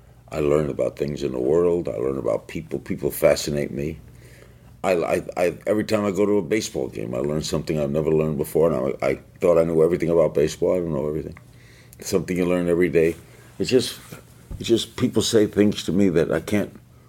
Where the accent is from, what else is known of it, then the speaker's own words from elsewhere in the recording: New York, United States; I grew up in New York, and I saw two faucets, two water-drinking faucets